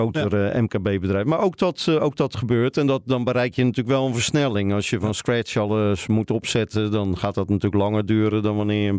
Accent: Netherlands; want als Nederlander gaan wij als een olifant door de porseleinkast. Dat wordt niet echt gewaardeerd in veel andere landen. Daar zijn we veel te direct voor.

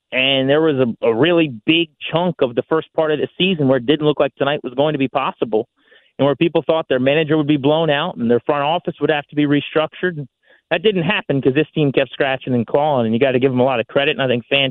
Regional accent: Virginia, United States; I'm a DC sports fan through and through, grew up, born and raised in Virginia, been here my whole life.

